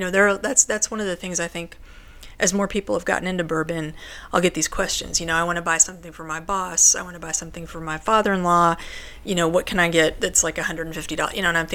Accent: Kentucky, United States; well, if it makes a difference, I'm from Kentucky, and I like a high-proof bourbon.

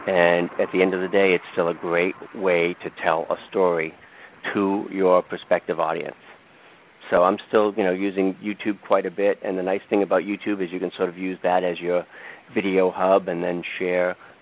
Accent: Boston, Massachusetts, United States; accent: Boston; I don't know that it doesn't really get my Boston accent down too well

